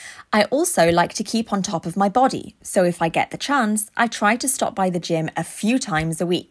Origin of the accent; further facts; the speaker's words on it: London, United Kingdom; I was born and bred in London and I live alone in a central flat with my pet dog and mice.